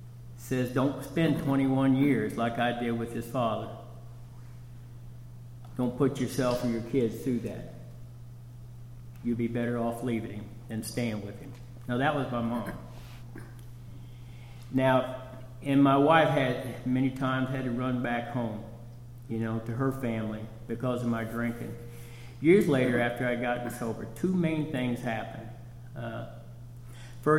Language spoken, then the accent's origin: English; Kansas, United States; But I'm a boy from Kansas, and I know what tornadoes are, and I've seen the damage behind those.